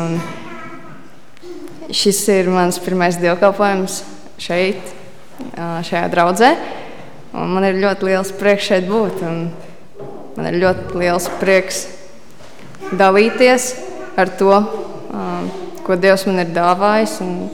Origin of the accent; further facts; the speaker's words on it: Sabile, Kurzeme, Latvia; esmu no Kurzemes, pareizāk no Sabiles. Un Valmierā es esmu viesis.